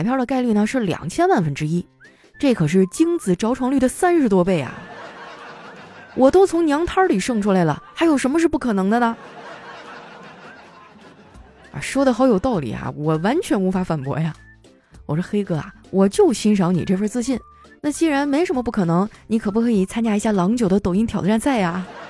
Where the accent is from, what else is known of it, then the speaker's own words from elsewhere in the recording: Northeast China, China; 我们东北人天生就自带搞笑基因。